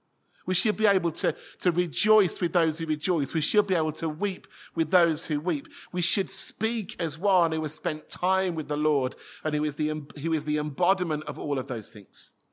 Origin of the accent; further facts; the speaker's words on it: Manchester, North West England, United Kingdom; accent: Manchester; it would normally take me less than 2 minutes with him before I slipped back into my childhood Manchester accent.